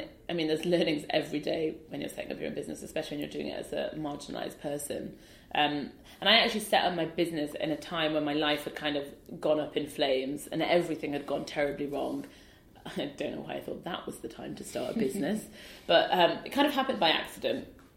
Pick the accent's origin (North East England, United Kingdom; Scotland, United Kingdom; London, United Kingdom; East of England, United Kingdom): North East England, United Kingdom; Newcastle upon Tyne; I grew up in Newcastle and my dad sells socks, he's a market trader, and my mum looked after us.